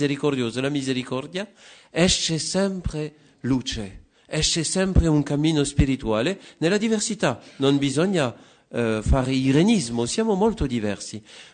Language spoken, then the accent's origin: Italian; France; Italian is a second language; Ho studiato filosofia un anno in Polonia, sono francese e anche i miei nonni erano tutti francesi, uno aveva origini polacche